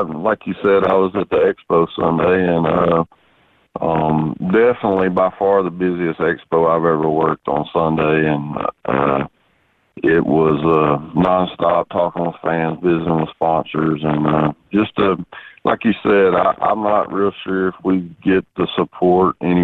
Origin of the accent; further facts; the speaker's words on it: Texas, United States; Yeah, you know, I'm from Texas, and, you know, the law is in Texas, if you can float it, you can boat it.